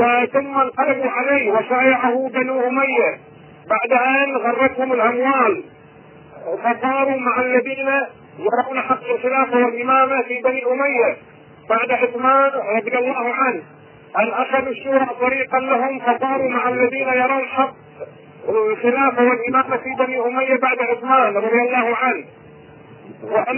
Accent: Bahrain; أنا من البحرين،

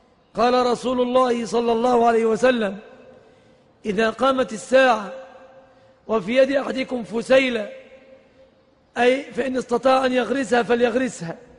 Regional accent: Egypt; في بلادنا مصر

